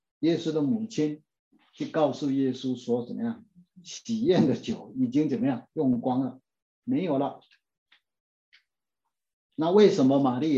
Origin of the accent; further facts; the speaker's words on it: China; 因为我是中国人的背景，然后我心中就起了很大很大的震撼